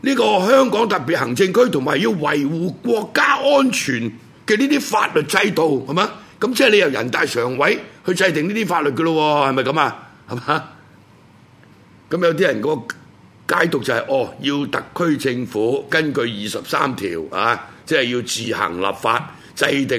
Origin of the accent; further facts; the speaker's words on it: Guangdong, China; accent: Cantonese; 当然我啲唔系字正腔圆嘅普通话，我哋啲有广东口音嘅国语，我学嘅台湾中华民国嘅国语啊。